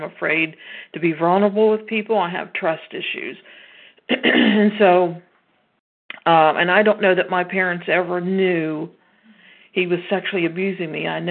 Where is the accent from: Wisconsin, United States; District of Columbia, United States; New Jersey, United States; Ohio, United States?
Ohio, United States; I'm from Ohio, southeastern Ohio.